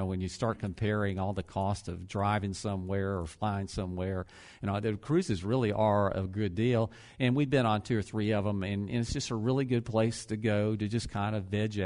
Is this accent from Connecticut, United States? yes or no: no; Florida, United States; And we're talking, and they find out we're from Florida